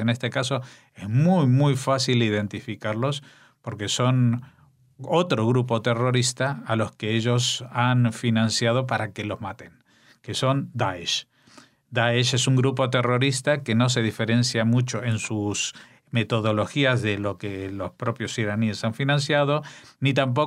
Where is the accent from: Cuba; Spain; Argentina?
Argentina; born there; yo, por ejemplo, que soy argentino de nacimiento